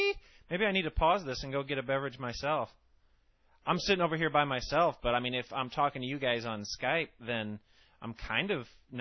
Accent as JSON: {"language": "English", "country": "United States", "said": "I don't know. I mean, I guess I'm from America, so."}